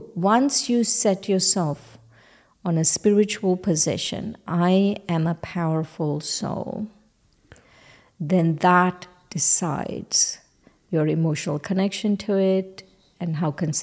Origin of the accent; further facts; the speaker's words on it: India; from the time I was born, I was told I'm a female and I'm Indian